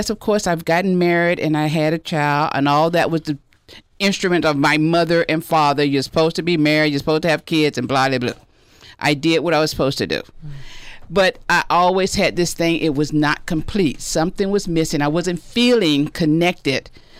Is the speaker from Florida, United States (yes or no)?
yes; Florida, United States; In the South, I'm from Florida originally.